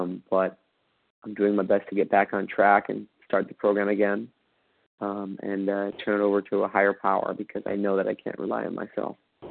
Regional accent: Los Angeles, California, United States; I'm from Los Angeles.

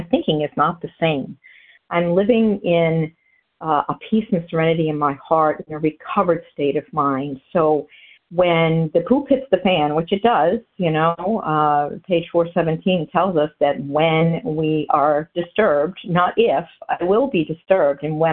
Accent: New Hampshire, United States; now in Florida, United States; I'm from New Hampshire, currently hailing from Florida, but grateful to be recovered today and of service here on this line.

